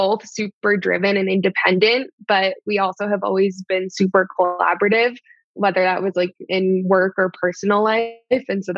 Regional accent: Maine, United States; So I grew up in Maine.

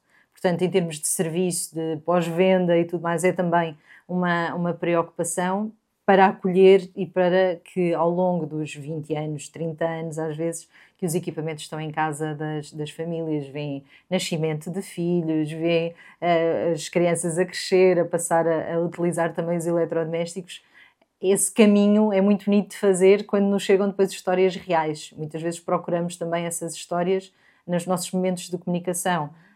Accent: Sever do Vouga, Aveiro, Portugal; now in Lisbon, Portugal; Eu não sou de Lisboa, sou de uma pequena vila no norte, Severo de Voga, que muito dificilmente algumas pessoas conhecerão. Vivo em Lisboa há mais de 20 anos

